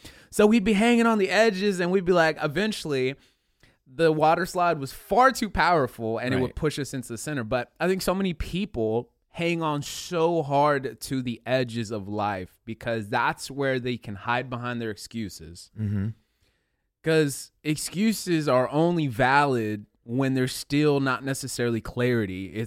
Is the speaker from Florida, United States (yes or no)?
no; Concord, California, United States; So where I grew up in the East Bay area, there's this kind of somewhat big town called Concord. It's the city that I actually went to high school in.